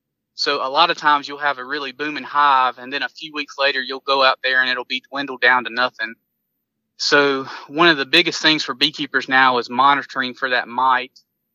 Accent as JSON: {"language": "English", "region": "North Carolina", "country": "United States", "tie": "born or raised there", "said": "Yeah, so I'm from down south. I grew up in North Carolina, and right now I live in between Charlotte and Asheville, so in the foothills of North Carolina, in Cleveland County, North Carolina."}